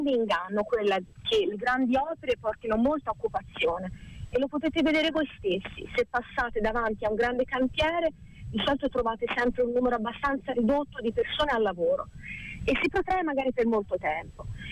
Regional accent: Cascina, Tuscany, Italy; Sono pisana di Cascina.

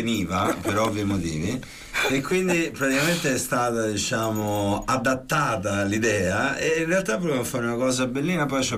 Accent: Rome, Lazio, Italy; Allora, io vengo da Roma e si sente, quando si sono sente arrivato a Firenze, mi beccavano subito, poi ho capito perché.

